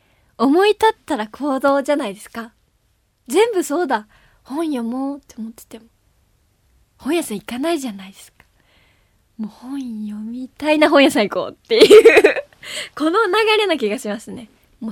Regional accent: Belgium; Japanese is a second language; ベルギーから参りました

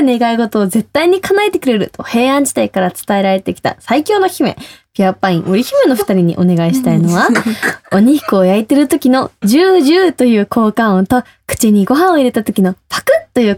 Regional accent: United States; アメリカ育ち、広がる輪立ち。英語できたら大体友達。

